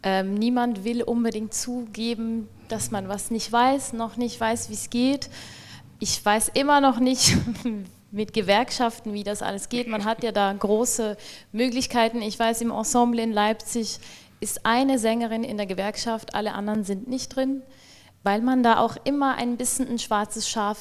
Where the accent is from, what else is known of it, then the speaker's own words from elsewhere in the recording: Switzerland; Also ich komme aus der Schweiz, mir konnte niemand helfen, wie ich das steuerlich machen muss, weil nicht EU